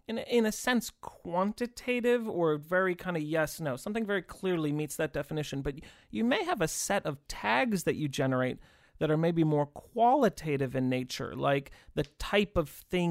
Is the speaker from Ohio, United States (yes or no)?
no; Massachusetts, United States; I'm also from the Northeast, Massachusetts.